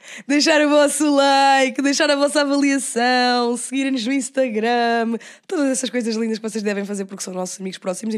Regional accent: Leiria, Portugal; na minha aldeia, onde eu conheço toda a gente, onde o padeiro passa e deixa-me o pão, estar a 5 minutos das Caldas, tipo, isso para mim é muito mais qualidade de vida, porque eu cresci assim

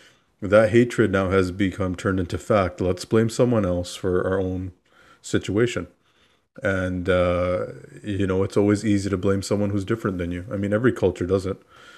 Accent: Canada; But he was so adamant that he could tell I wasn't. I said I was from Canada.

